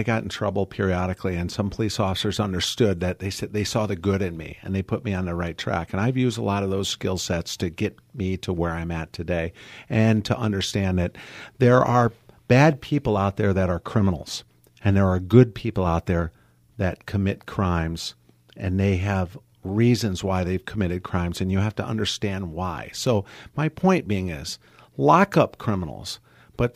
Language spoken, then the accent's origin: English; Ann Arbor, Michigan, United States; born and raised in Ann Arbor, Michigan, had some great mentors in my life as well.